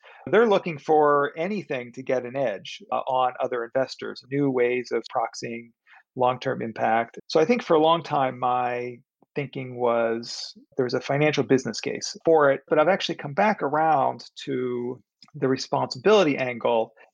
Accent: Pittsburgh, Pennsylvania, United States; My hometown, Pittsburgh, actually, at the time, was somewhat of a large banking center. Having grown up there, and I knew a lot of people that worked at those institutions

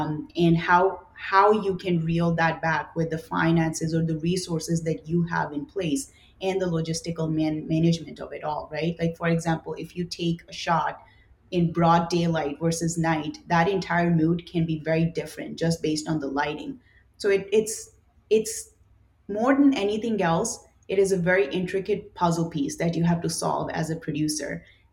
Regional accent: Pakistan; moved away as an adult; now in United States; So I was born and raised in Pakistan, and I came to the United States in my mid-20s.

